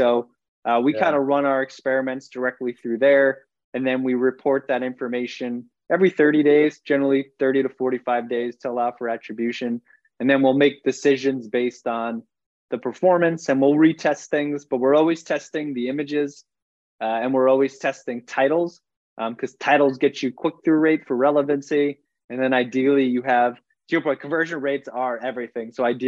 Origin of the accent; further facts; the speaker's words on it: Seaford, New York, United States; Oh, I grew up in Long Island, New York. I like to tell people I'm an Islander. I grew up in specifically Seaford is where I spent most of my time. I'm a Nassau County kid.